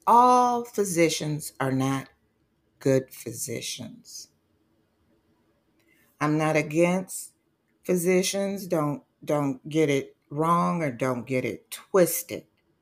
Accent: Highland Park, Michigan, United States; Where I grew up at in Highland Park, Michigan, they once had 3 hospitals.

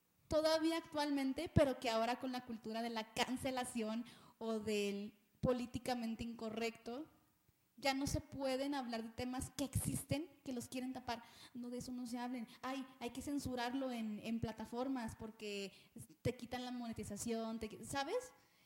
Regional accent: Ciudad Juárez, Chihuahua, Mexico; sobre todo vengo de Juárez, ¿no?

